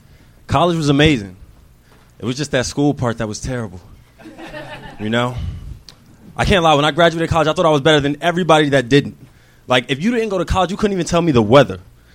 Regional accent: New Jersey, United States; now in Los Angeles, United States

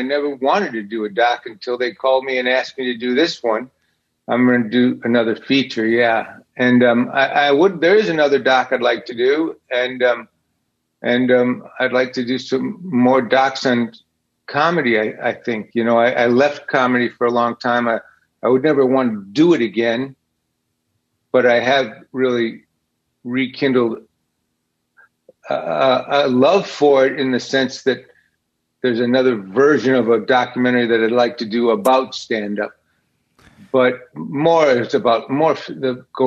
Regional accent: Detroit, Michigan, United States; moved away as an adult; I came out here from Detroit when I was 18, and I got a job as a doorman

